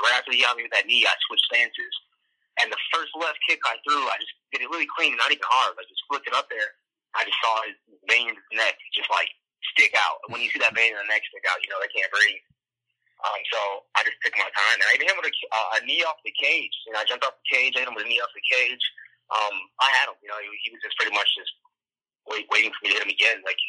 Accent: Chicago, Illinois, United States; And we're in Chicago, so it was like all my hometown. It was perfect, man.

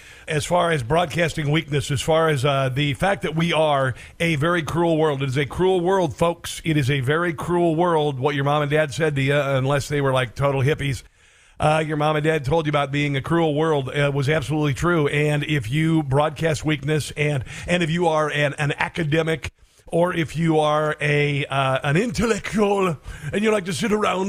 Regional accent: Iowa, United States; Oklahoma, Arkansas, South Dakota, Iowa, which is my home state, Texas, Tejas, Nebraska, North Dakota, and Wyoming.

